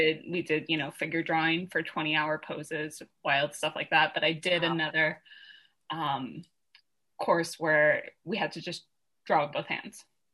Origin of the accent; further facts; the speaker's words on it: Seattle, Washington, United States; I grew up in Seattle in the 80s, which is to say watching Ken Griffey Jr. in the Kingdom.